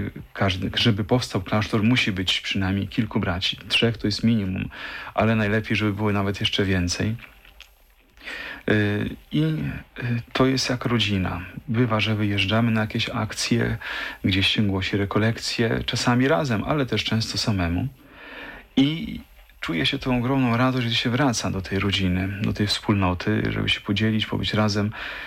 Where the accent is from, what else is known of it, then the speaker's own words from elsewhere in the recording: Suwałki, Podlaskie Voivodeship, Poland; Ja pochodzę z Suwałk, tam powstał klasztor, gdy byłem jeszcze, powiedzmy, w szkole podstawowej.